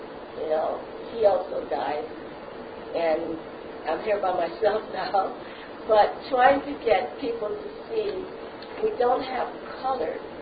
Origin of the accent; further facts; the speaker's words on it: Panama; My first marriage to me was still a transition because I was from Panama, he was from America. We had two different cultures.